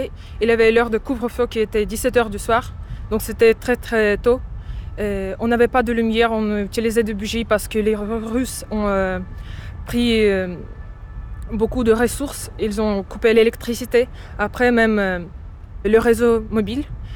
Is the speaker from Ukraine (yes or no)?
yes; Kyiv, Ukraine; moved away; je viens de la capitale d'Ukraine, de Kiev. Et j'ai dû quitter l'Ukraine en mars 2022, juste un mois après que la guerre ait commencé.